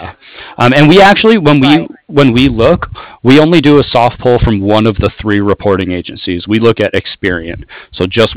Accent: San Francisco, California, United States; also born or lived in Daly City; Okay, yeah, I'm actually from San Francisco, and I actually lived in Daly City, a small city right outside of San Francisco

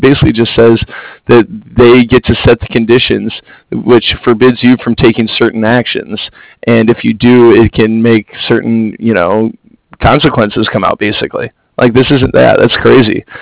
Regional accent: Fort Lauderdale, Florida, United States; the only reason I say that is because I grew up in Fort Lauderdale, so I grew up a Miami Heat fan.

